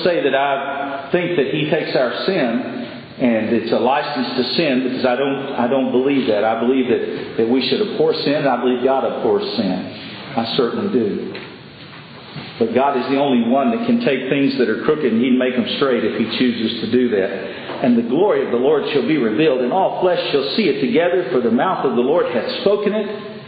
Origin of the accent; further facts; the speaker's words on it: Texas, United States; Now, I grew up in West Texas where we didn't have much rain.